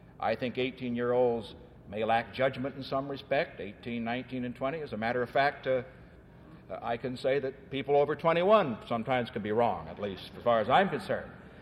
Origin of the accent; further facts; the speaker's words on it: California, United States; As a Californian who grew up in this great free education system